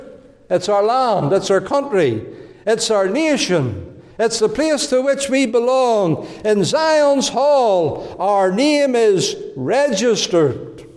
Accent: United Kingdom; that we're British, we're not embarrassed by being British. We're not ashamed of it.

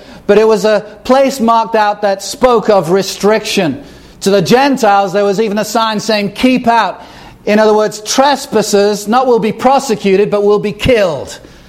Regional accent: Chester, North West England, United Kingdom; which is about 21 miles away from where I grew up in Chester

